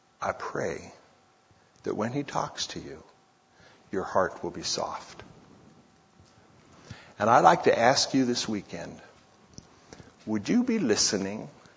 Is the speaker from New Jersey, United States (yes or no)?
no; Oregon, United States; born there; also born or lived in Texas / California / Guam / Georgia; My dad joined the Air Force, and I was born in Oregon, move to Texas, move to California, move to Guam, move to Georgia, move to Illinois, move to Germany, move to Spain.